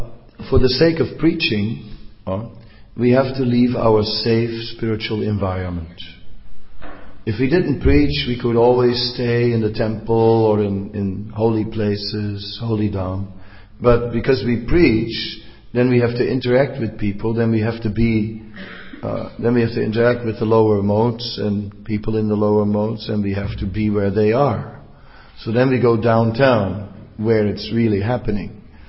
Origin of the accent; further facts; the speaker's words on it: Amsterdam, North Holland, Netherlands; It's like, as I say, I am from Amsterdam, and Krishna consciousness in Amsterdam has flourished, has gone up and down, up and down, up and down.